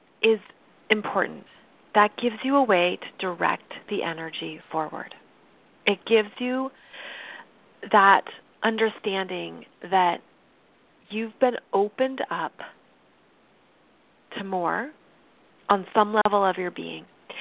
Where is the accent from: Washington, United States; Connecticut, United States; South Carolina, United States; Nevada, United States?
Washington, United States; Seattle; Now, I live in Seattle, and this is my hometown. This is where I'm from. But I've always moved away from Seattle. And then I've always moved back.